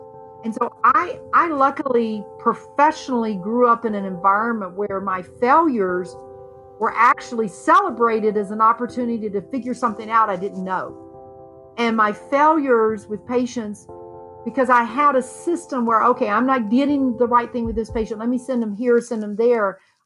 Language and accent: English; Smyrna, Georgia, United States; now in Steamboat Springs, United States; A little tiny town called Smyrna, Georgia.